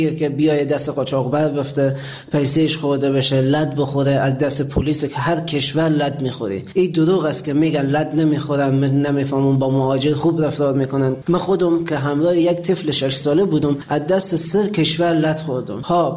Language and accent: Persian; Afghanistan; moved away as an adult; حدود 3.5-4 سال میشه از افغانستان آمدم بیرون.